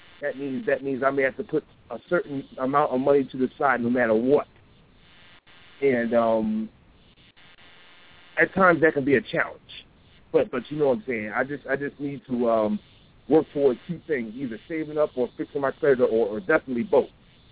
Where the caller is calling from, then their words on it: Philadelphia, Pennsylvania, United States; I'm calling from Philly.